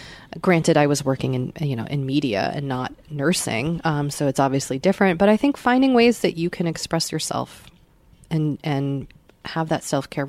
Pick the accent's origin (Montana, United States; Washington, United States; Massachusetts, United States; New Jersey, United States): Washington, United States; Seattle; 2 months ago, we moved to Seattle, my hometown, but a place I haven't lived in 14 years.